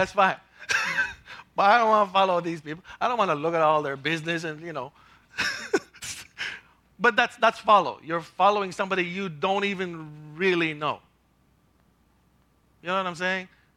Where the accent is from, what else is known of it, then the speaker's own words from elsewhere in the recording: Philippines; But, well, since I'm Filipino, I see it more in the culture, right?